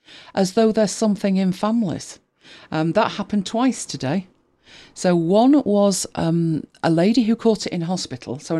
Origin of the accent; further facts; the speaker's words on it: United Kingdom; We're British, stiff upper lip